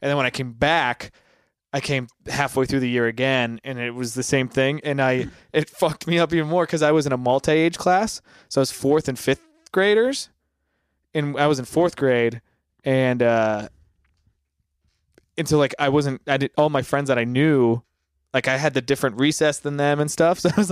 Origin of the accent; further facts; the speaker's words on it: Coral Springs, Florida, United States; born there; I was born in Florida, Coral Springs.